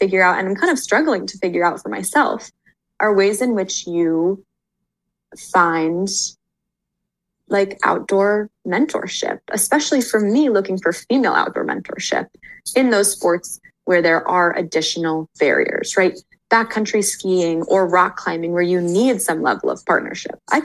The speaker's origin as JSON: {"language": "English", "town": "Boulder", "region": "Colorado", "country": "United States", "tie": "born or raised there", "said": "Yeah, I grew up in Boulder, Colorado, and I was really lucky to grow up there."}